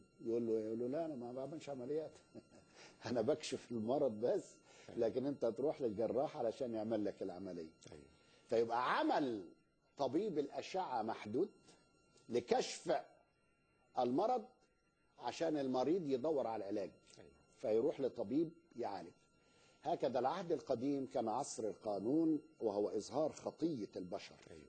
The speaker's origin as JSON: {"language": "Arabic", "country": "Egypt", "said": "المثل بنقوله عندنا في مصر"}